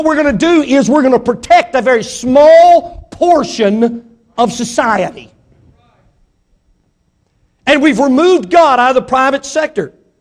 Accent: Mississippi, United States; Now listen, I was raised in Mississippi. I wasn't born yesterday, just the day before.

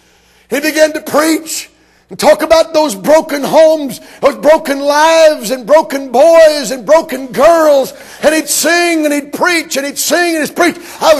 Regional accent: Atlanta, Georgia, United States; I got a tape by a fellow from Atlanta, Georgia, interested me because it was from my hometown.

